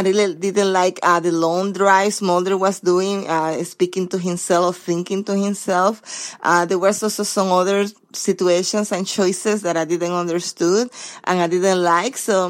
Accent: California, United States; I'm from Southern California.

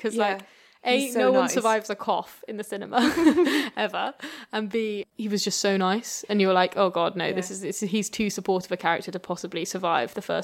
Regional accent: United Kingdom; I would say Nadine as a Brit

